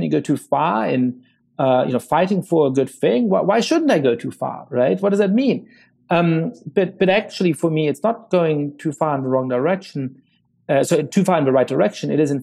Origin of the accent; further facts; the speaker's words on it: New York City, New York, United States; as a black man growing up in New York City, a lot of the times you would experience stop and frisk tactics